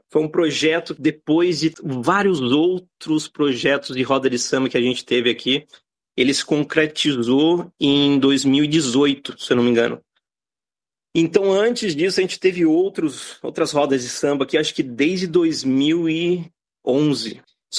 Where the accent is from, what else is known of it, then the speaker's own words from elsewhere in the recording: Itapetininga, São Paulo, Brazil; moved away as an adult; now in Australia; Olá, eu cheguei na Austrália em 2009. Eu sou de Itapetininga, no interior de São Paulo. Acabei de fazer 37 anos.